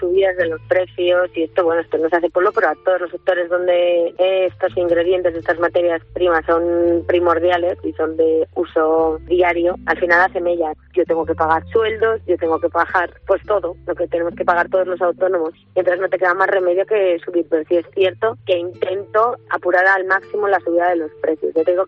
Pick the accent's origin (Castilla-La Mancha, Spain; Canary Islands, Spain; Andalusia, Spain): Castilla-La Mancha, Spain; Guadalajara; porque yo soy muy de Guadalajara, ¿eh? De mi tierra, de mi Alcarria, ¿no?